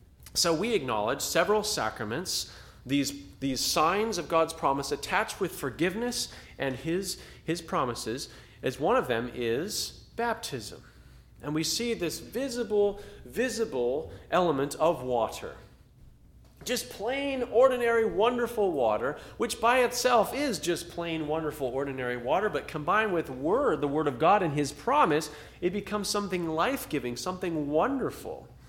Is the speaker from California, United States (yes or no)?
yes; California, United States; I have friends who are experiencing the fires in Redding, California, very, very near to my hometown